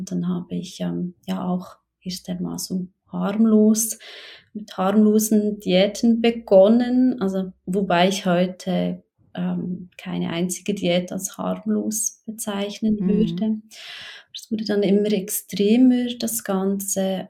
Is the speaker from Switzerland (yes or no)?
yes; Switzerland; moved away as an adult; now in Chile; Ich lebe gemeinsam mit Kind und Mann in Chile. Man hört es aber schon raus, also ich bin Schweizerin und habe vor jetzt knapp 2 Jahren, ja, habe ich den Schritt gewagt und bin ausgewandert nach Chile